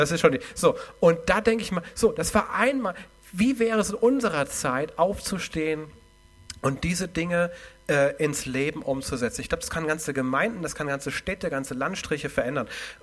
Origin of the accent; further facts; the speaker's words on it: Hamburg, Germany; Das ist stärker als bei uns in Hamburg, ich muss es einfach mal so sagen.